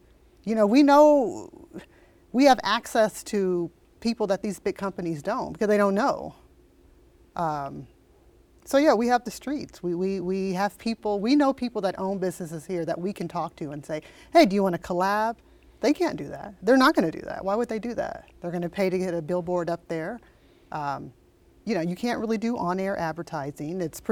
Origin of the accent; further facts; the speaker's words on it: Sacramento, California, United States; We have the streets. We're from Sacramento.